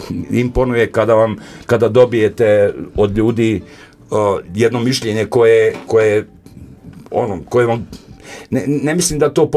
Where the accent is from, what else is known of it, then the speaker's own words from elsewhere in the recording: Pelagićevo, Republika Srpska, Bosnia & Herzegovina; now in Innsbruck, Austria; rodom sam iz Pelagićeva, živim u Tirolu, u Innsbrucku.